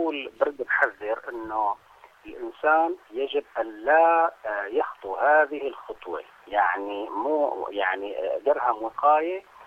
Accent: Syria; يعني نحن عندنا في سوريا موضوع الجريمة الإلكترونية

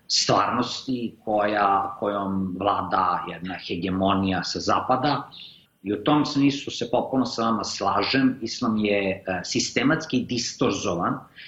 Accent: Belgrade, Serbia; Srbija, odakle ja dolazim iz Beograda

